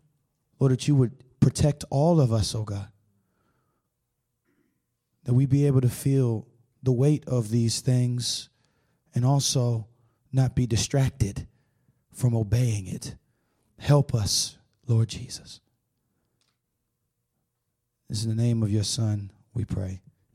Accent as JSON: {"language": "English", "town": "Tampa", "region": "Florida", "country": "United States", "said": "I'm from Tampa, Florida."}